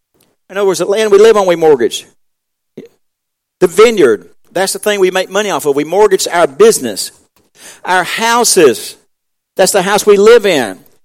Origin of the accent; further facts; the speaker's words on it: Watts Mill, South Carolina, United States; And I grew up in Watts Mill, of course. And so there's a lot of mill houses in Watts Mill.